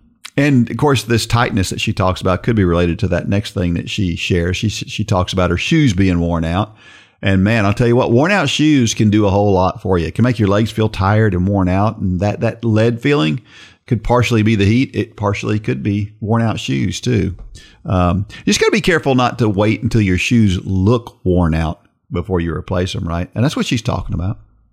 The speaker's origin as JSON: {"language": "English", "town": "Perth Amboy", "region": "New Jersey", "country": "United States", "tie": "born there", "said": "And I was born in Perth Amboy, New Jersey."}